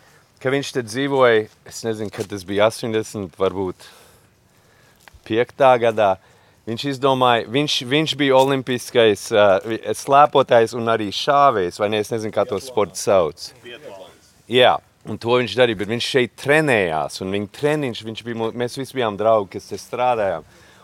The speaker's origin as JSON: {"language": "Latvian", "town": "Chicago", "region": "Illinois", "country": "United States", "said": "Es nezinu, es īstenībā esmu no Čikāgas."}